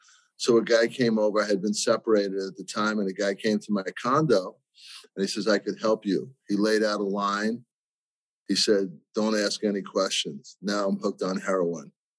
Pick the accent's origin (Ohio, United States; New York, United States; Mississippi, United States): New York, United States; So my story is I grew up in New York, worked on Wall Street for many years.